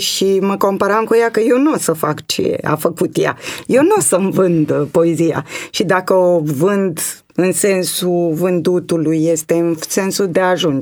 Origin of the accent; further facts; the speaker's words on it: Romania; să am o carte corectă din punct de vedere literar și al limbii române. Pentru că suntem